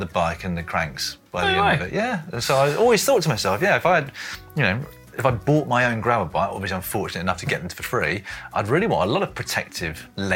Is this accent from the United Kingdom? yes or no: yes; Lewes, South East England, United Kingdom; who saw this in my hometown of Lewes, East Sussex.